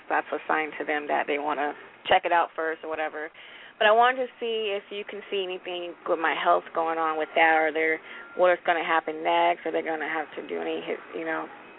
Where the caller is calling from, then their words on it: Long Beach, California, United States; I'm calling from Long Beach.